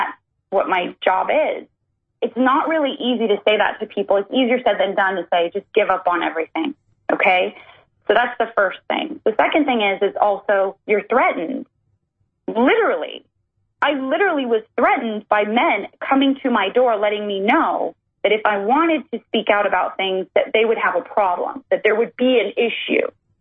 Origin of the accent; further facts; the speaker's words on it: Las Vegas, Nevada, United States; It's my hometown, Vegas.